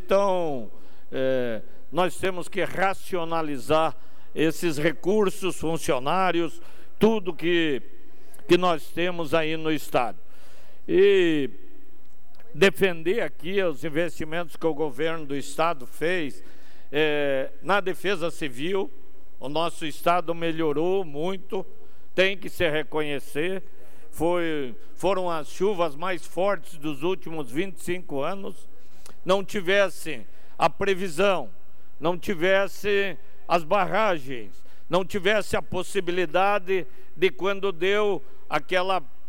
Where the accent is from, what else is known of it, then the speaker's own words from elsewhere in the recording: Canoinhas, Santa Catarina, Brazil; born there; vizinho à nossa Canoinhas, onde eu nasci